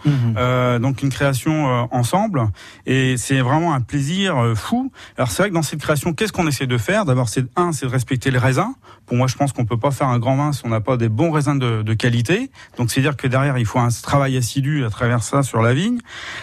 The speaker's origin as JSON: {"language": "French", "town": "Nantes", "region": "Pays de la Loire", "country": "France", "said": "c'est vrai qu'on est nantais, et donc c'est normal qu'on soit aussi un peu un porte-drapeau de notre vignoble, parce que nous en plus, nous sommes au cœur du vignoble"}